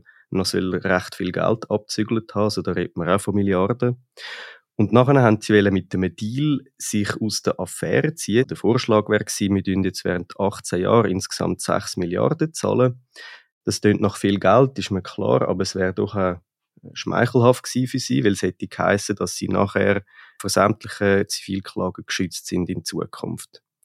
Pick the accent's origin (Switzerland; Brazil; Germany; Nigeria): Switzerland; Und es gibt einfach bei uns in der Schweiz zum Glück Beratungsstellen.